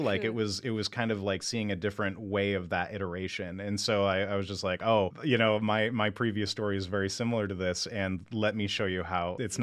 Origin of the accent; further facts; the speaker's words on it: Dryden, New York, United States; I grew up in Dryden, which is a town very close to Ithaca, New York.